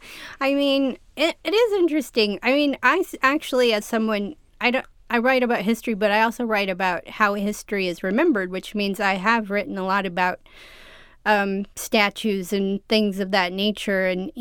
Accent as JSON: {"language": "English", "region": "Montana", "country": "United States", "tie": "born or raised there", "said": "here in my, I'm talking to you from my hometown in Montana."}